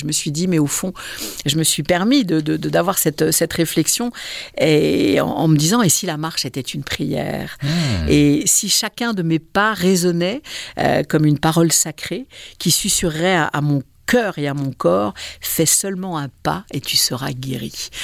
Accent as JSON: {"language": "French", "region": "Normandy", "country": "France", "tie": "born there", "said": "je suis née en Normandie, mais je connais très bien le sud de la France, que ma grand-mère habitait Nice."}